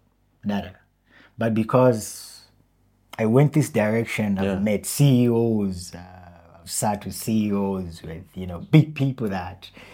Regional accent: Zambia; because in Zambia we don't have.

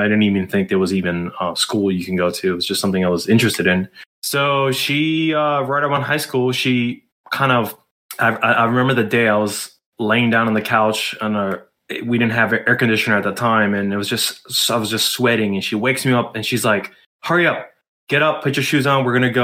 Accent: Miami Beach, Florida, United States; also born or lived in New York; Well, I was born in New York, but I moved out when I was about four, and I lived most of my middle school, high school days in Miami, Florida. Actually, Miami Beach, Florida, to be specific.

